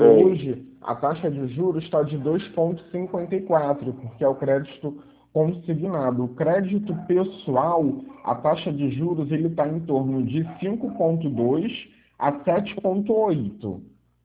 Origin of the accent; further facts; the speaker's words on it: Rio de Janeiro, Brazil; Eu sou do Rio, né? Aqui no Rio nada está funcionando.